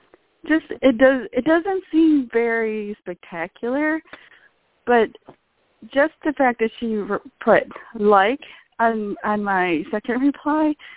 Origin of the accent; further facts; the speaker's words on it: Holland, Michigan, United States; I'm from Holland, Michigan.